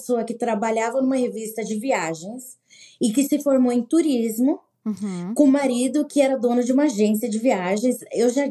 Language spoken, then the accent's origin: Portuguese; Campo Grande, Mato Grosso do Sul, Brazil; also born or lived in Porto Alegre / São Paulo / Florianópolis; Eu nasci em Porto Alegre, mas eu fui criada em Campo Grande, no Mato Grosso do Sul. E eu conheci o Marcelo em São Paulo, apesar de ter feito faculdade em Florianópolis e ter terminado em São Paulo. Eu morei 10 anos em São Paulo.